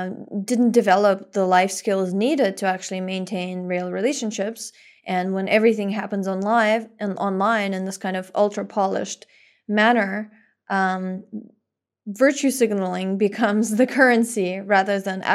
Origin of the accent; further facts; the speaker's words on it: Russia; I think it was less common where I grew up in Russia.